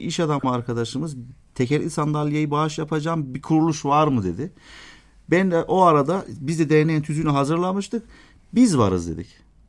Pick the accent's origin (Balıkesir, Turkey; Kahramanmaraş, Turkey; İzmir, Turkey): Kahramanmaraş, Turkey; Kahramanmaraşlıyım, iş adamıyım.